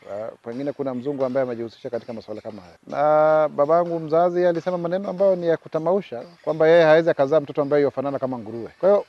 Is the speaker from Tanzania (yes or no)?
no; Kenya; mimi ni Mkenya